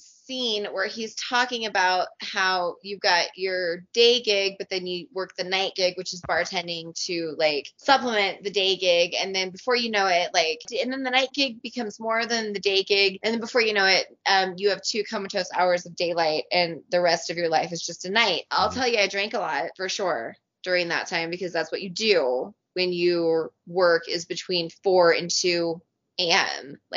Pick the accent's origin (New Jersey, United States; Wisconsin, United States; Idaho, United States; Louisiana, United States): Idaho, United States; Boise; I'm from Boise, Idaho, which is just a couple hours south. But we have seasons there.